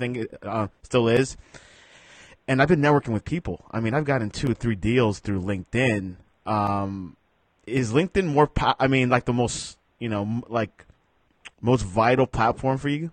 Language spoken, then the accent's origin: English; Miami, Florida, United States; I mean, I'm here from Miami, and there's Miami Dolphin fans